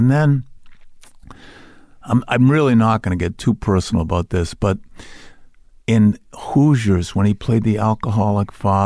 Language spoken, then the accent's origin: English; Ireland; being Irish, we don't have any feelings. Everything's suppressed.